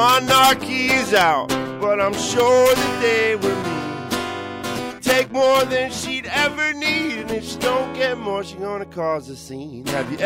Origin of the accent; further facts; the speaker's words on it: Pungo, Virginia, United States; Yeah, well, I'm from here. My family's all from Pungo. Well, most of my mom's side of the family. And, I grew up here playing music in church and stuff.